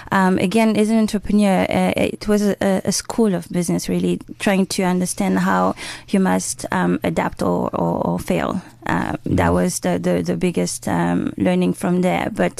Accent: Kinshasa, DR Congo; English is a second language; moved away as an adult; Well, I was born in Kinshasa, DRC, and moved here after high school. I decided I wanted to master the English language.

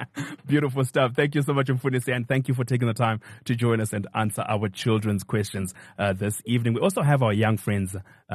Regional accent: Selibe Phikwe, Central District, Botswana; English is a second language; I am from Selibe Pikwe Phase 1 in Botswana, and I can speak Setswana.

